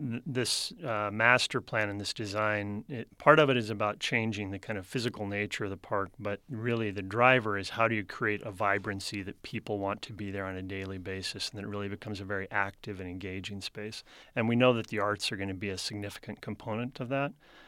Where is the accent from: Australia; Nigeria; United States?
United States; Arizona; I'm a native of Arizona, fourth generation native, actually.